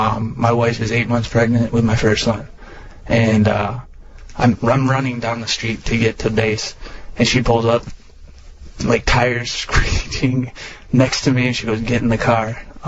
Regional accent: Illinois, United States; I was born and raised in Illinois, like I said

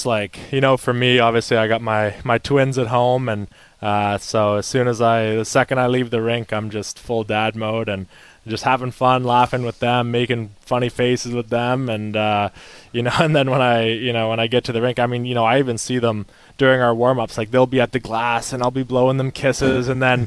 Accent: Whitby, Ontario, Canada; I got to take it back home to the city where I grew up in Whitby, Ontario.

